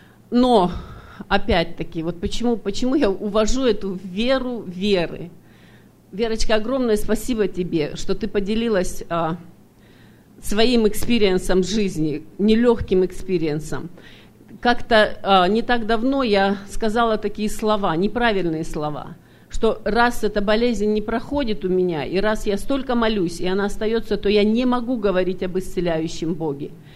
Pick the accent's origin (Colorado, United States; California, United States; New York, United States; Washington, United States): California, United States; Sacramento; я из Сакраменто.